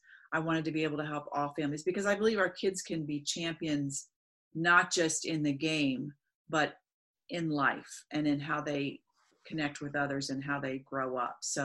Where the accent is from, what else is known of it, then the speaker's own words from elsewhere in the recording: Florida, United States; I grew up in Florida. I was the youngest of six, and I played sports when I was younger.